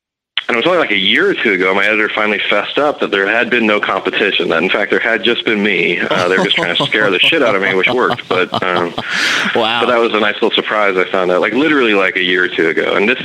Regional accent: Canada; I'm from Canada

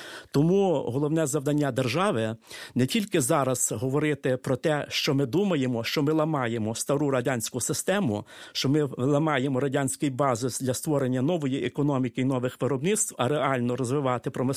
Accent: Western Ukraine, Ukraine; я народився в Західній Україні, довгий час прожив, є греко-католиком

